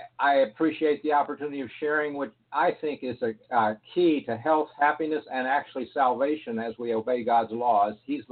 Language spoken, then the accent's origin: English; St. Louis, Missouri, United States; also born or lived in Washington, D.C. / California; now in Arizona, United States; Okay, I'm calling in from Arizona, where I am living now. I grew up in St. Louis, attended college in Washington, D.C., went to medical school at Loma Linda in California